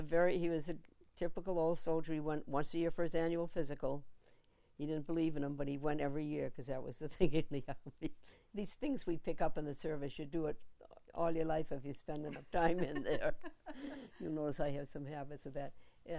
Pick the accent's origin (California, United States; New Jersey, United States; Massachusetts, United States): Massachusetts, United States; Worcester; also born or lived in Auburn / Boston; I grew up I was adopted, and so I had Worcester, Massachusetts, and Auburn, Massachusetts, and then I was born in Boston.